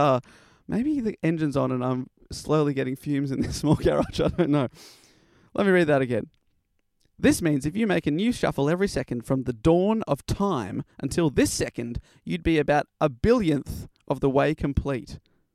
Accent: Australia; My tip to you, Beth, as an Australian who's not a big Vegemite eater, do not add more, especially on your first go round.

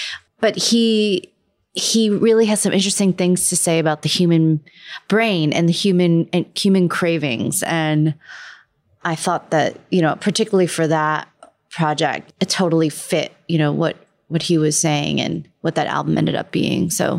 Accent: Pennsylvania, United States; Well, I'm from Pennsylvania. Those were right across the border.

